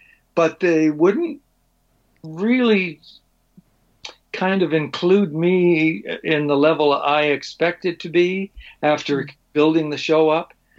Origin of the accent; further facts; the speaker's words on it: Kimberley, British Columbia, Canada; moved away as an adult; also born or lived in Calgary / Vancouver; Yeah, born in Kimberley. Lived there till I was 18. And then I headed to Calgary.